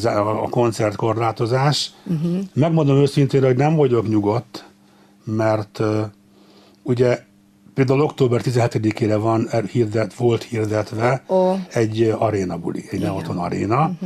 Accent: Budapest, Hungary; born there; Ugye azt nem sokan tudják, hogy én Zuglóba születtem.

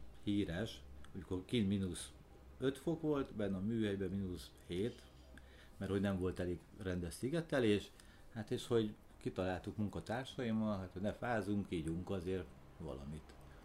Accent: Budapest, Hungary; born there; 1973-ben születtem Budapesten, akkoriban egy mondhatni közepes családban éltünk, anyukámmal, apukámmal.

